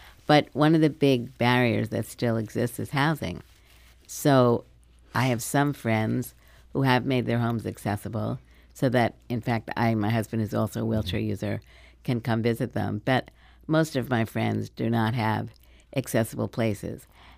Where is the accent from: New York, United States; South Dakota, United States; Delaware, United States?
New York, United States; Brooklyn; I grew up in Brooklyn, New York, and at that point it was very difficult.